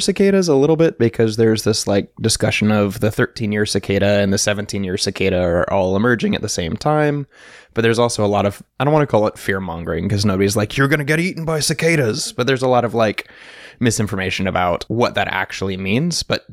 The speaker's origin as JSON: {"language": "English", "region": "Texas", "country": "United States", "tie": "born or raised there", "said": "I love getting back to Texas. As my home state, it's always good to spend time there and to be in a different ecosystem."}